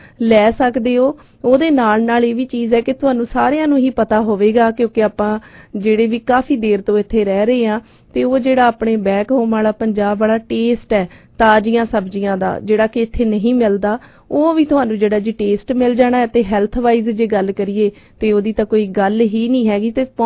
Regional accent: Punjab, India; ਅਸੀਂ ਪੰਜਾਬ ਤੋਂ ਆਏ ਹਾਂ

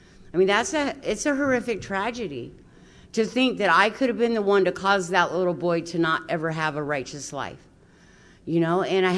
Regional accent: Midway City, California, United States; Oh, I was raised in Midway City. It's a real small, unincorporated town over. There's like a post office and a friggin' fire department, and that's it. And you blink and you'll miss it. That's where I was raised at.

